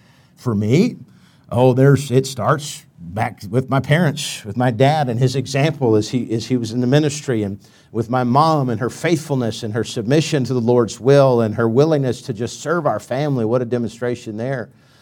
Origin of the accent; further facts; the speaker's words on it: Tennessee, United States; accent: Tennessee; I got up and I was so nervous that my Tennessee accent came out a little thick, and he told me I sounded like Foghorn Leghorn